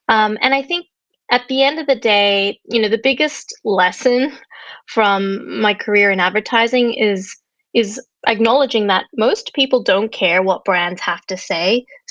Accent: Indonesia; So I grew up in Indonesia. My dad's Australian, my mom's Indonesian. I spent half my years growing up in Indonesia.

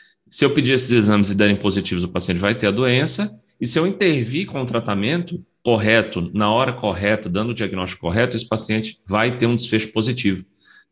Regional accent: Ceará, Brazil; Fiz medicina lá na minha terra, eu sou cearense, né?

